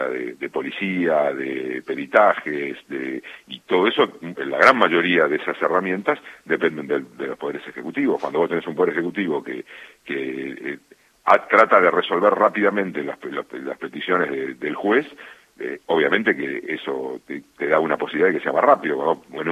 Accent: Buenos Aires, Argentina; nosotros somos bonaerenses que intentamos que este cambio se genere en la provincia, porque vivimos en la provincia

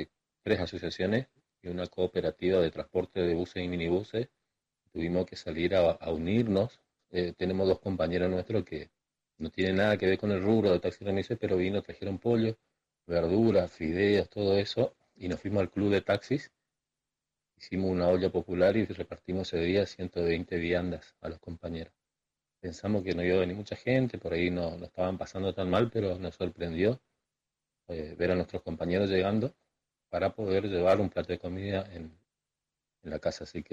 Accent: Argentina; como buenos argentinos

